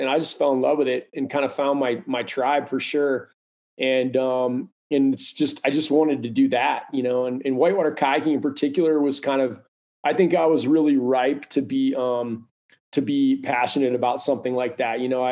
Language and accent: English; Cleveland, Ohio, United States; Well, I grew up in Cleveland, Ohio.